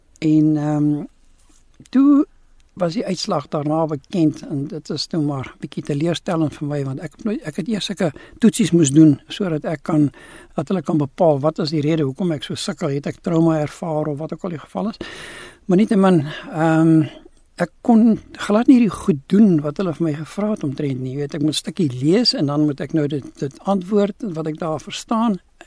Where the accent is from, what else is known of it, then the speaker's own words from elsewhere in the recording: Krugersdorp, Gauteng, South Africa; born there; ek is in Kreeusdorp gebore